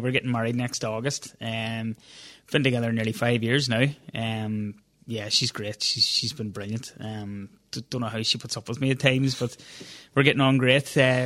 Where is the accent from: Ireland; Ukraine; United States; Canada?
Ireland; Killybegs, Ulster; also born or lived in Galway; now in Athlone, Ireland; I'm from Killybegs in Donegal, Ronan. But as you know, I spent a long part of my life here in Galway. It'll always be a part of home for me. So I'm living in Athlone now, not far up the road.